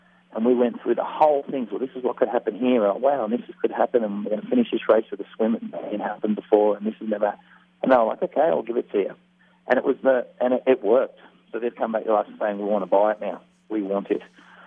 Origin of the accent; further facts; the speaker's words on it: Australia; Being Australian cricket, cricket is, you know, the sport within Australia